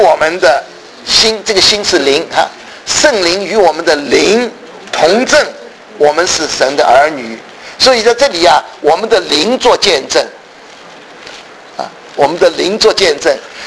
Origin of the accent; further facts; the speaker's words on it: China; 这个我们中国人其实都很注意这一点，其实我们都有这个经验，就是我们的良心。